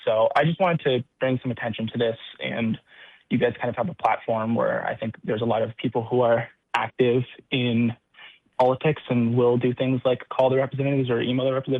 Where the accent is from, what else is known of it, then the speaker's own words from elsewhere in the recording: San Diego, California, United States; I'm from San Diego.